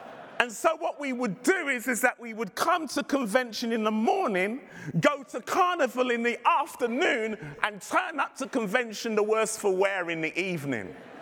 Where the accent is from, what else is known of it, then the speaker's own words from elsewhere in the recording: London, United Kingdom; And I grew up in the Pentecostal holiness tradition. But I also grew up in London, and now our district youth group was really strong, but the leaders were strict.